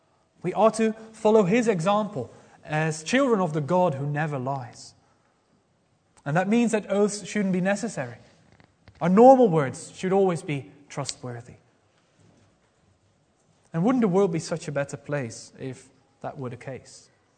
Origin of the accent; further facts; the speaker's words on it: Netherlands; in the Netherlands, in my home country